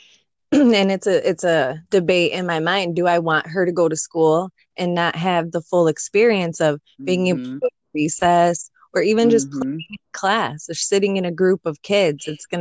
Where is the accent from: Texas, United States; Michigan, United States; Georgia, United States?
Michigan, United States; So we are both from Michigan, and we are right in the middle, or about 2 months into a stay-at-home order